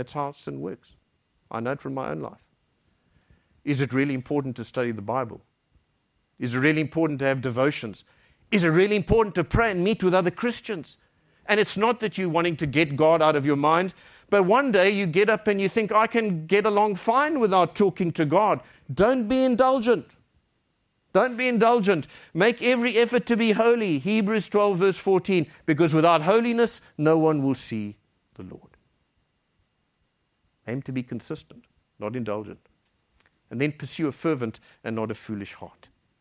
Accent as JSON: {"language": "English", "country": "South Africa", "said": "Well, I'll use it because I'm South African."}